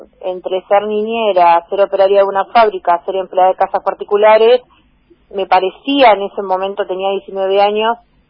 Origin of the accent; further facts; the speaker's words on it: Presidente Derqui, Buenos Aires Province, Argentina; also born or lived in Morón; Yo nací en provincia de Buenos Aires, en el municipio de Morón.